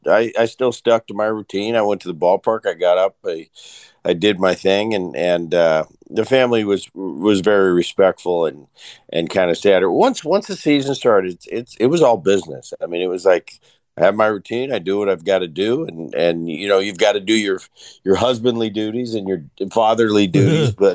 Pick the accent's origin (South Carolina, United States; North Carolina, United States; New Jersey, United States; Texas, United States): New Jersey, United States; also born or lived in California; I grew up in New Jersey. You know, I grew up, my dad played for the Phillies early in my life. So my childhood was in Jersey. I came to California late and I just went to high school there.